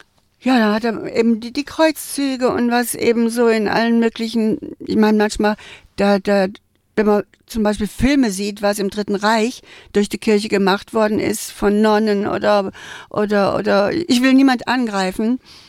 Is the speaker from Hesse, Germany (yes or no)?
no; Cologne, North Rhine-Westphalia, Germany; born there; Ich bin in Köln geboren und es gab eigentlich einen Grund.